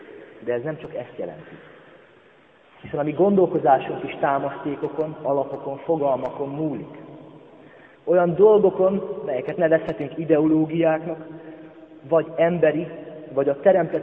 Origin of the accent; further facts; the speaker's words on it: Great Hungarian Plain, Hungary; Alföldiek vagyunk, tudhatjuk, milyen a szegény legény.